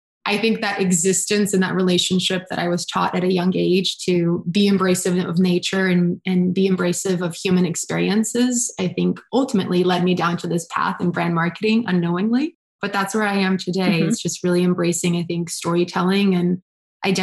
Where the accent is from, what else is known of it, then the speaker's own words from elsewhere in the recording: Brazil; So as I said, you know, I grew up in Brazil.